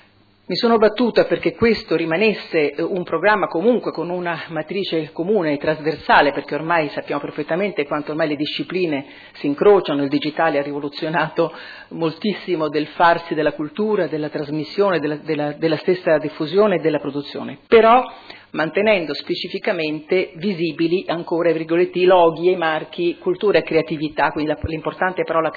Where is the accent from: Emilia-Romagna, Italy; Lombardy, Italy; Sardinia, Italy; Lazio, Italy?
Lazio, Italy; Rome; Io nella mia città, io vengo da Roma